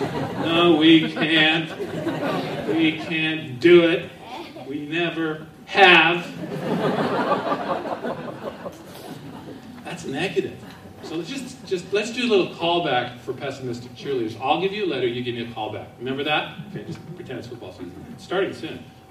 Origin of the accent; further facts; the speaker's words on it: San Clemente, California, United States; now in Thousand Oaks, United States; And my mom's in Carlsbad. I'm from San Clemente. So I've been a Charger fan for my whole life.